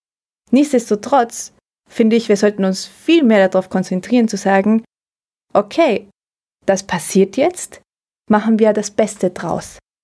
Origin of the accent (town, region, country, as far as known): Mainz, Rhineland-Palatinate, Germany; born or raised there